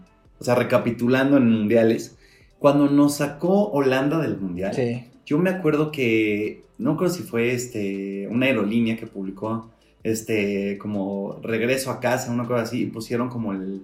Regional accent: Mexico; porque pues claramente somos mexicanos.

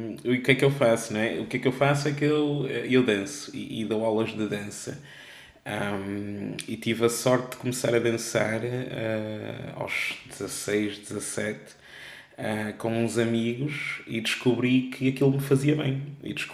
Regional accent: Porto, Portugal; eu venho de uma zona do Porto que é o Palácio dos Pestanas, que é uma zona que é ali na Praça da República, mesmo no centro do Porto. E foi aí que eu nasci

